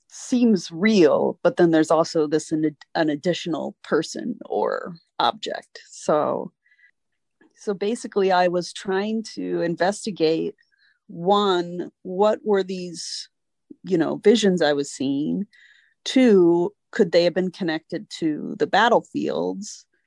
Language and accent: English; Virginia, United States; this book explores my childhood growing up in Northern Virginia, where I played soccer by different battlefields